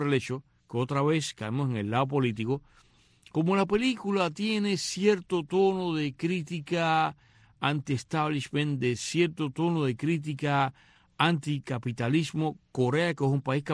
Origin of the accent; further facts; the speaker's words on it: Cuba; now in Miami, United States; los que nos consideramos los cubanoamericanos, que venimos de Cuba comunista